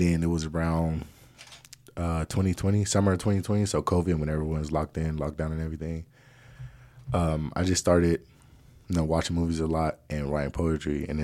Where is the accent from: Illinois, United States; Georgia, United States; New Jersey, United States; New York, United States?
Georgia, United States; Atlanta; moved away as an adult; now in Colorado, United States; I'm really from Atlanta, Georgia.